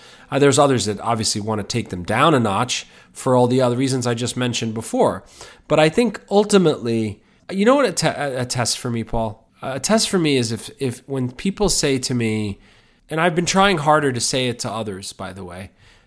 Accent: New York City, New York, United States; I'm gonna say it as a New Yorker.

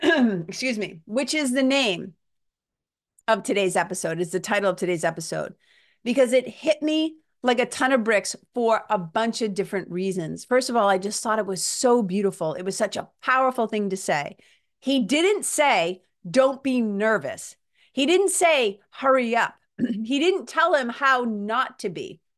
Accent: Massachusetts, United States; I come from New England, right? I come from Massachusetts, right? The home of the massholes, where everything was like, suck it up and stuff it down.

